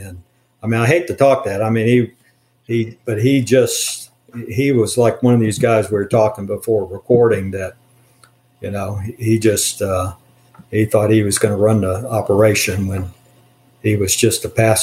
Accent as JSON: {"language": "English", "region": "Georgia", "country": "United States", "said": "I'm from Georgia, and Feely was from the West Coast."}